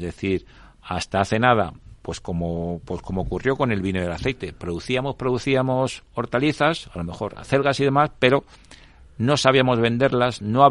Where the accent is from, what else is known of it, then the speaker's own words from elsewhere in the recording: Toledo, Castilla-La Mancha, Spain; now in Madrid, Spain; Yo soy madrileño de adopción, ya te digo, yo soy de Toledo.